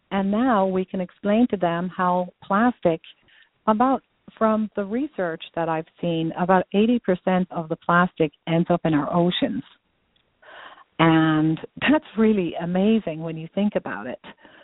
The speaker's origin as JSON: {"language": "English", "town": "Dublin", "region": "Leinster", "country": "Ireland", "lives_now": "San Diego, United States", "said": "I'm from Dublin, Ireland. I now live in San Diego, California."}